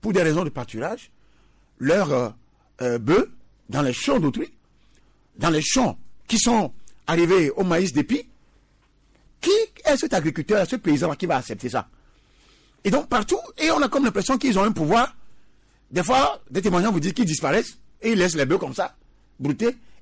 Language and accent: French; Togo; le Togolais n'a rien fait pour payer le lourd tribut de la mauvaise gouvernance chez nous au Togo.